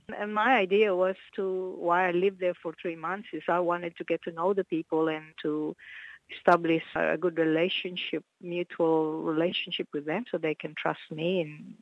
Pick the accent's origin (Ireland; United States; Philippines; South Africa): Philippines; And recognition certainly is a big thing for us psychologically and as Filipino people living here collectively.